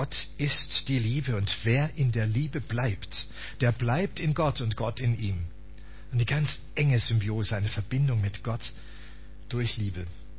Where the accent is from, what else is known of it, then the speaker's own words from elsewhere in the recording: Baden-Württemberg, Germany; ich bin ja Schwabe eigentlich, ne? Und seit ich im Badischen wohne, das ist schon ziemlich lang